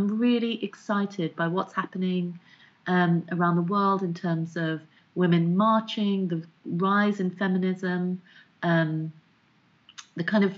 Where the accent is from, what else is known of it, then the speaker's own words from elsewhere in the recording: London, United Kingdom; I grew up in Southeast London, which is a very racist part of the world in the 80s and 90s.